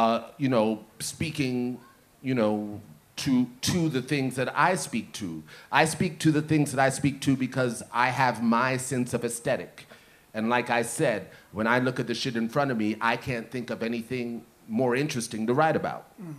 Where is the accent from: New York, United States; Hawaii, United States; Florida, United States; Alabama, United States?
New York, United States; I guess I am from New York, though.